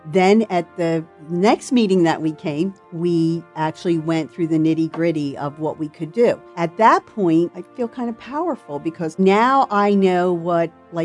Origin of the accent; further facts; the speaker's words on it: Lansdale, Pennsylvania, United States; I'm from Lansdale, Pennsylvania.